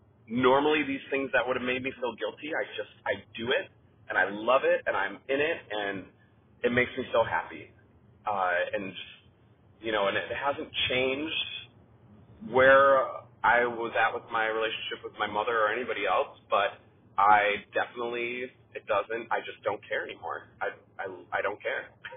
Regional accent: Midwest, United States; I was raised Baptist my whole life and I'm from the Midwest.

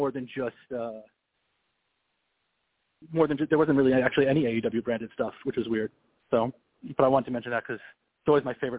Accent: Long Island, New York, United States; I root for all the Long Islanders. I'm originally from Long Island

